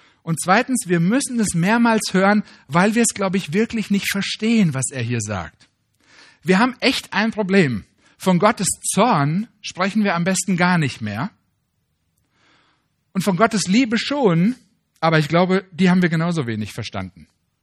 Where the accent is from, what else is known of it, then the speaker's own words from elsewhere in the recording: Germany; Ja klar, wir sind Deutsche. Wir freuen uns eher nach innen.